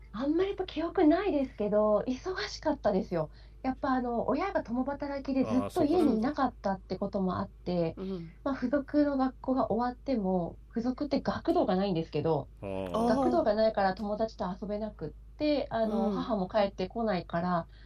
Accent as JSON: {"language": "Japanese", "region": "Nagasaki", "country": "Japan", "tie": "born or raised there", "also_born_or_lived": "Goto", "said": "4歳ぐらいまで五島にいたらこっちに戻ってきたっていうところで長崎で育ってます。"}